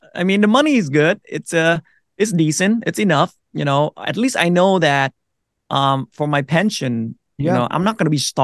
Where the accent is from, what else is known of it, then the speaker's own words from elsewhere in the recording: Minnesota, United States; also born or lived in Vietnam; I grew up in Minnesota. I came here when I was like 12, 12 and a half-ish.